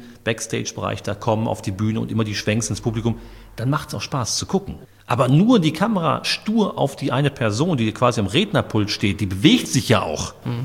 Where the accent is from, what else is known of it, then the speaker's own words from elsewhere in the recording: Dortmund, North Rhine-Westphalia, Germany; ich komme aus Dortmund.